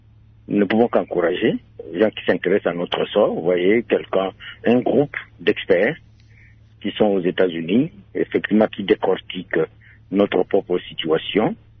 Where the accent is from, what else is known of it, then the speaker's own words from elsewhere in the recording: Uvira, South Kivu, DR Congo; moi je suis du Kivu. Et le Kivu profond, et le Kivu insécurisé. Moi je suis d'Ouvira par exemple. Je suis d'Ouvira, et dans le sud du Kivu. Je connais bien la zone